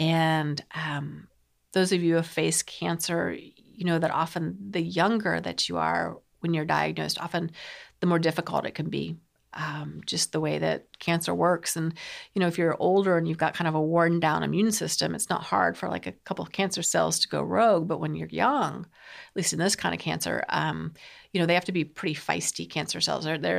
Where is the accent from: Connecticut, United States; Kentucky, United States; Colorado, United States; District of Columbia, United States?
Colorado, United States; it was time for me to go back to my home state in Colorado.